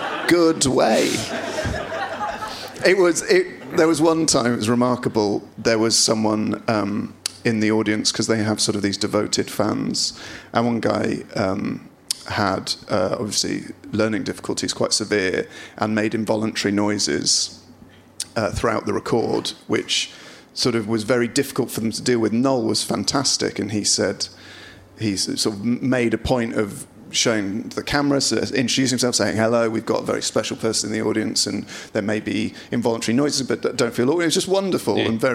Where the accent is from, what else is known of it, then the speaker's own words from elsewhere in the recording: Bristol, South West England, United Kingdom; born there; I was born in Southmead Hospital.